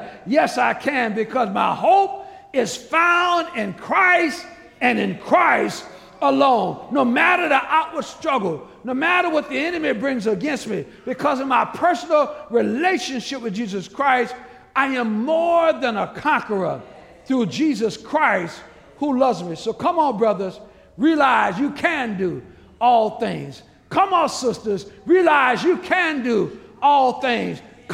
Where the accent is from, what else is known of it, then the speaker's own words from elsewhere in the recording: New Orleans, Louisiana, United States; When I was a boy growing up in the Lord Nightwater, New Orleans, I thought my strength came from eating all the right foods my mama told me I was supposed to eat.